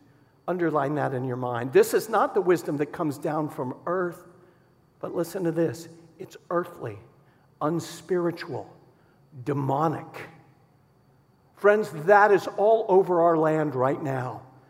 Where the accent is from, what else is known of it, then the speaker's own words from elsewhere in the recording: Providence, Rhode Island, United States; I'm from Providence, Rhode Island. That's where I was born.